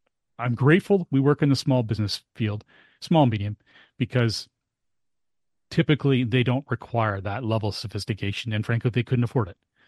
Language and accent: English; Canada; We're Canadian. We always have to put it last.